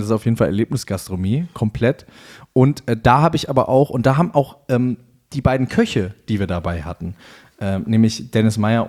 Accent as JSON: {"language": "German", "region": "Berlin", "country": "Germany", "said": "Ben und ich als Berliner Fraktion"}